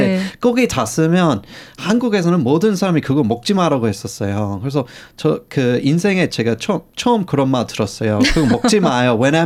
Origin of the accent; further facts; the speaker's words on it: Australia; Korean is a second language; 저는 조금 더러운 호주 사람인